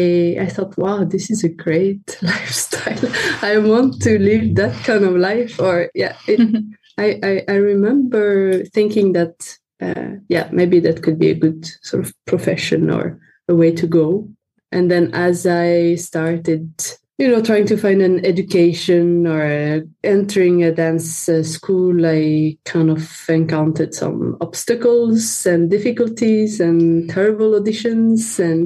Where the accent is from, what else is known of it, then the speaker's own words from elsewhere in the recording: France; my hometown in France